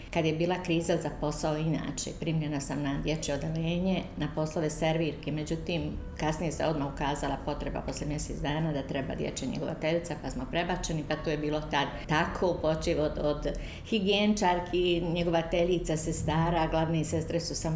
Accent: Tuzla, Federation of Bosnia and Herzegovina, Bosnia & Herzegovina; da li zbog tog što sam došla iz Tuzli, pa smetalo mnogima

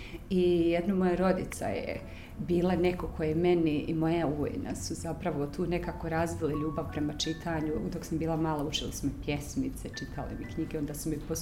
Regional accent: Tuzla, Federation of Bosnia and Herzegovina, Bosnia & Herzegovina; ja sam onako cijeli svoj život bila nomad. Rođena sam u Tuzli, rođena sam u jednoj velikoj porodici, imam dva brata i sestru, odrastala sam u jednoj tako dinamičnoj, bučnom, porodičnom okruženju

